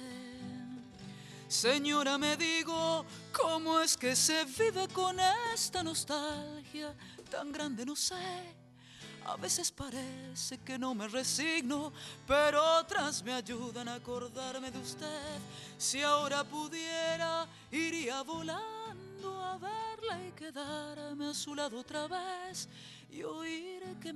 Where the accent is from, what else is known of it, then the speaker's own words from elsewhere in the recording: Corrientes, Argentina; cuando me escuchan hablar con las ellas y esas cosas, es porque vengo de Corrientes y tengo la raíz litoraleña muy marcada